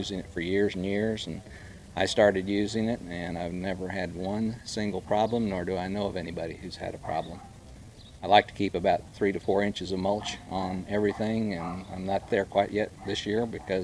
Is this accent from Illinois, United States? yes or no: no; Amarillo, Texas, United States; When my parents had a wonderful old redbud off of the patio in the house where I grew up here in Amarillo years ago.